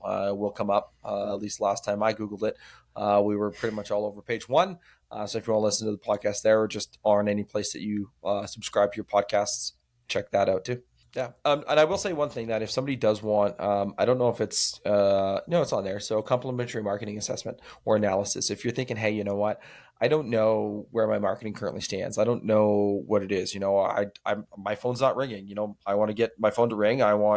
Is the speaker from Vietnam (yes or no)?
no; Canada; because we're Canadian, eh?